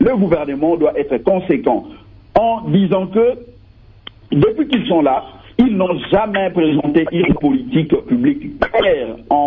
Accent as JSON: {"language": "French", "country": "DR Congo", "said": "chez nous en République démocratique du Congo"}